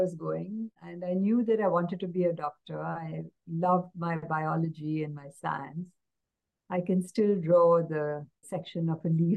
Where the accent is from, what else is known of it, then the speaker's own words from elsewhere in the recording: Mumbai, Maharashtra, India; I grew up in Mumbai, and it was in what we call the Queen's Necklace. It's called Marine Drive, and it was Art Deco building in the 1960s